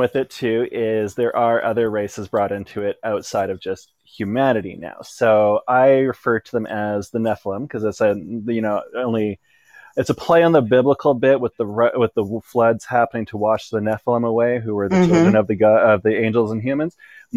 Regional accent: British Columbia, Canada; I'm from the Lower Mainland in BC, Canada. So with that, I'm in the suburbs of Vancouver.

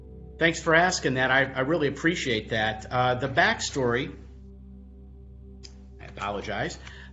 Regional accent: Detroit, Michigan, United States; I grew up in Detroit, Michigan, and I'm the first of three children.

